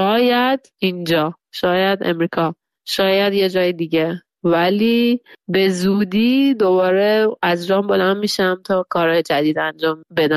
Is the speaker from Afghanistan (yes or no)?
no; Iran; moved away; الانی که اینجا نشستم به دور از ایرانم